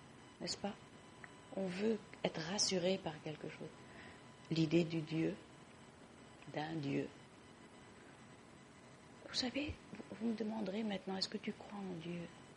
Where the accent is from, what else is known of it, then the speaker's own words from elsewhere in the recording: Morocco; Moi, dès que je dis, par exemple, que je viens du Maroc, je vois les idées tout de suite.